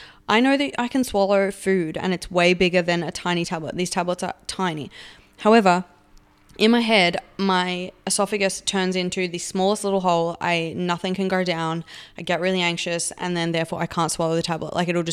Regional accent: Melbourne, Victoria, Australia; now in Perth, Australia; So I'm from Melbourne originally. I've moved to Perth. I've been here for like 4 years now

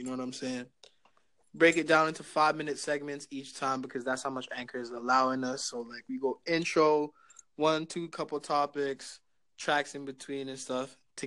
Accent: Canada; Man, and it's crazy because we're Canadian

